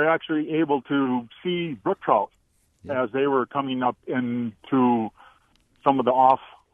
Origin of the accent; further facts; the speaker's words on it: Westby, Wisconsin, United States; I grew up in Westby, Wisconsin, and we have Timber Coulee and Spring Coulee and Rulins Coulee and all the other off branches down there.